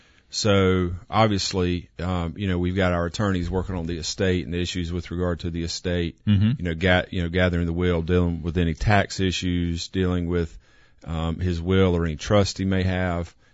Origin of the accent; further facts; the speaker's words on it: Kinston, North Carolina, United States; I'm from Kinston, grew up there